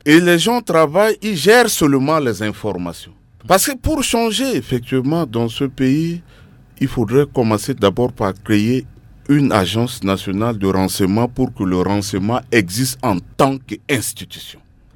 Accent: Central African Republic; chez nous en République centrafricaine

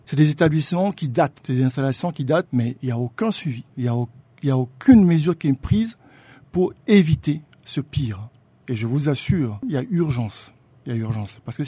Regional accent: Central African Republic; en tant que centrafricain

